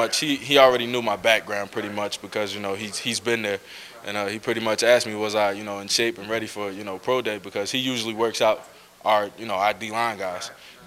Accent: New Jersey, United States; you guys know that he's from Jersey, so, you know, and I'm from Jersey

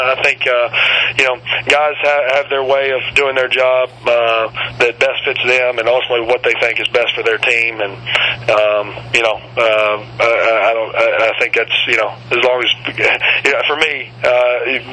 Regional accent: Alabama, United States; play as I did in the backyard when I grew up in Alabama

